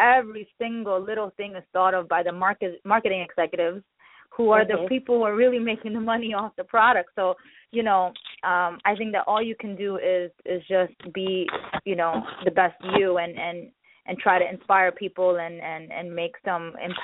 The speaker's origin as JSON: {"language": "English", "town": "Bronx", "region": "New York", "country": "United States", "tie": "born or raised there", "said": "how do you create your identity within diversity in an urban environment, seeing as I grew up in the Bronx."}